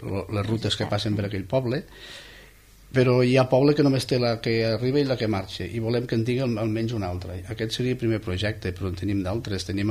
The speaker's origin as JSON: {"language": "Catalan", "town": "Falset", "region": "Catalonia", "country": "Spain", "said": "nosaltres, la majoria som de Falset, doncs vam sortir de Falset i vam acabar a Falset, no?"}